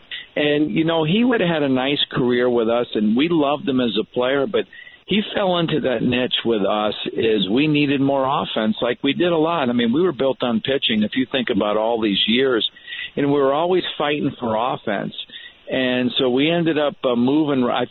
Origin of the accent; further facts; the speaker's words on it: Connecticut, United States; you know, I grew up in Connecticut, but he actually went to the same high school that my mom went to when she left Brooklyn and moved out to Connecticut.